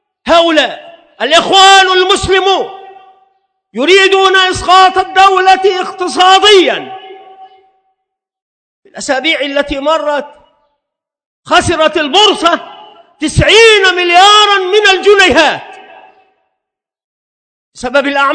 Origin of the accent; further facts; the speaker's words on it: Egypt; الآن عندنا في مصر طائفة من الناس